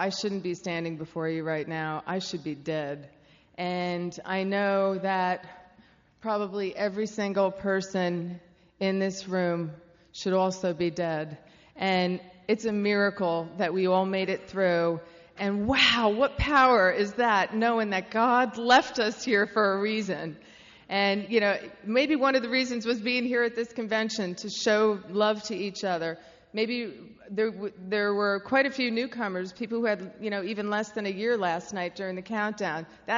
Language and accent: English; Caldwell, New Jersey, United States; They live up in North Jersey. I grew up in Caldwell.